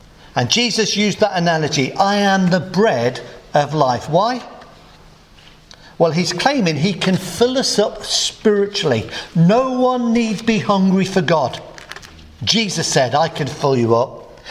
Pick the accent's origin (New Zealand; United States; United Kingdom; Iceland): United Kingdom; England; Now, I'm from the Midlands. I grew up on a council estate. I'm one of nine children in a three-bedroomed house.